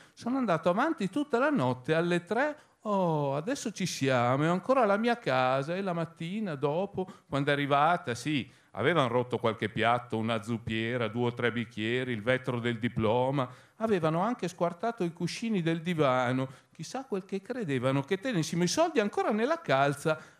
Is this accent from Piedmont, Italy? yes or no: no; Parma, Emilia-Romagna, Italy; sono di Parma, ho 48 anni compiuti da poco